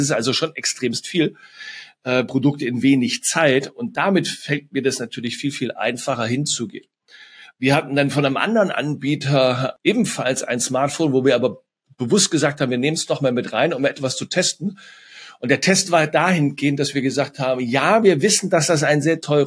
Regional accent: Cologne, North Rhine-Westphalia, Germany; ich komme aus Köln

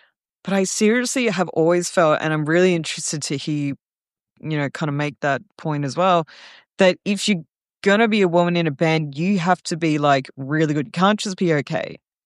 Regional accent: Ireland; I'm Irish. I need the small talk.

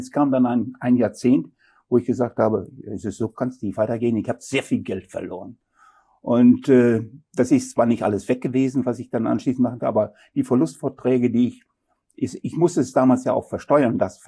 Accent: North Rhine-Westphalia, Germany; born there; moved away as an adult; Also ich bin normalerweise hier in Nordrhein-Westfalen geboren und musste dann vor 35 Jahren nach ins Schwarmerländle ziehen aus beruflichen Gründen.

